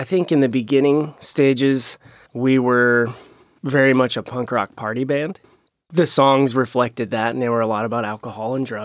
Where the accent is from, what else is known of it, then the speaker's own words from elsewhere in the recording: Bethel, Ohio, United States; how far is Bethel, Ohio, from, which is my hometown, to Memphis?